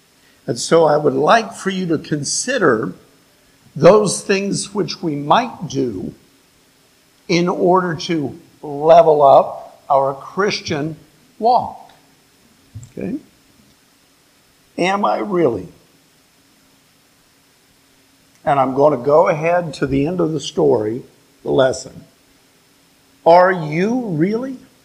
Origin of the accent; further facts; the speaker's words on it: New Lexington, Ohio, United States; now in Zanesville, United States; In Zanesville, unlike where I grew up in New Lexington, there are city wildlife.